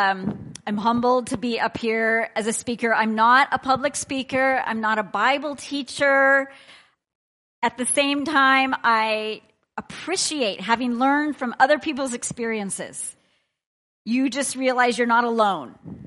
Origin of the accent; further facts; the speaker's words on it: United States; So I was born in America, and I was raised in a close family, mother, father, one brother, a little bit younger, in the church, grown up in the church.